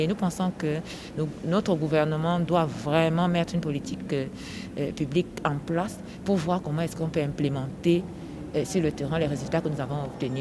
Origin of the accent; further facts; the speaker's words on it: Cameroon; je suis camerounaise, je suis étudiante à l'Université de Douala